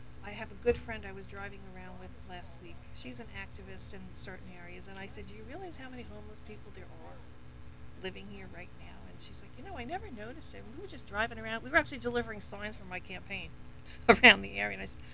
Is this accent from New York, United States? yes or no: yes; New York, United States; Well, originally, I am from Long Island, New York, raised in a lovely suburban neighborhood